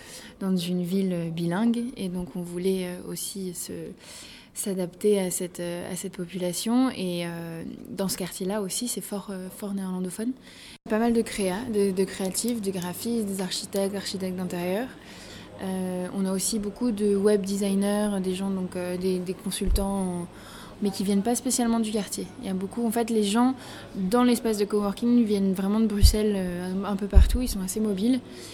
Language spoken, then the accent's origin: French; France; now in Brussels, Belgium; j'ai 27 ans, je suis française d'origine, ça fait 2 ans et demi maintenant que je suis bruxelloise.